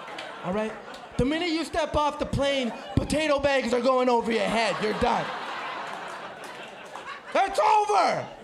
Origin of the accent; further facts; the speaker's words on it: Alberta, Canada; also born or lived in El Salvador; I'm from El Salvador, yes! I'm from out there, right? But I grew up in Alberta